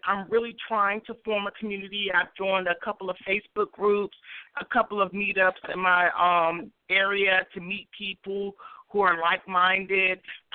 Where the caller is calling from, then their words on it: Atlanta, Georgia, United States; I'm calling from Atlanta, Georgia.